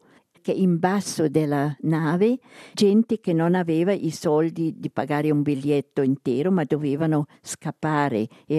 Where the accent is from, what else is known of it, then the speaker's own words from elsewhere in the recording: Schaffhausen, Switzerland; born there; Sono nata a Schaffhausen nel 1927.